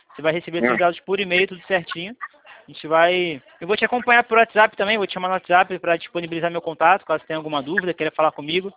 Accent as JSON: {"language": "Portuguese", "region": "Rio de Janeiro", "country": "Brazil", "said": "Eu sou do Rio."}